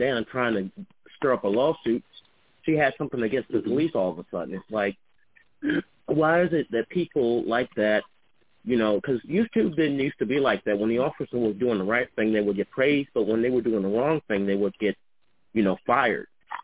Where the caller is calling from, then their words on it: Charlottesville, Virginia, United States; I'm calling from Charlottesville.